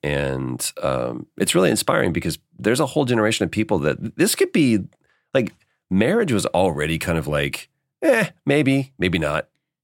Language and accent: English; Dallas, Texas, United States; moved away as an adult; now in Los Angeles, United States; But we're both from Texas. We both grew up in Dallas, and we moved out to LA within weeks of each other.